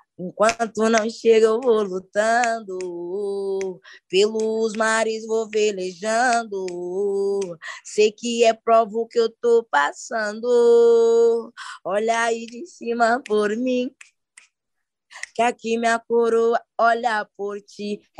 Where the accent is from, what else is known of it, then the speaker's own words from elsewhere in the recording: São Paulo, Brazil; falava da minha quebrada, do Jardim Sinhá